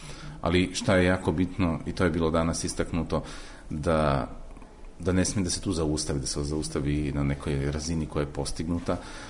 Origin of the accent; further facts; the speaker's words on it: Slovenia; dolazim iz Slovenije, ali radio sam većinu svog radnog staža van Slovenije. Radio sam u Briselu za Evropsku komisiju, onda za regionalnu vladu Njemačke pokrajine Baden-Württemberg